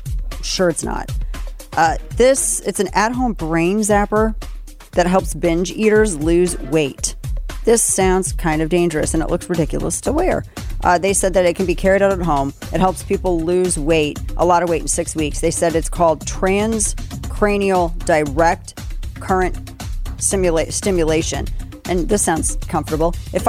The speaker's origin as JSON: {"language": "English", "town": "St. Louis", "region": "Missouri", "country": "United States", "tie": "born or raised there", "said": "So do you remember the McCluskeys, Mark and Patricia McCluskey from my hometown of St. Louis?"}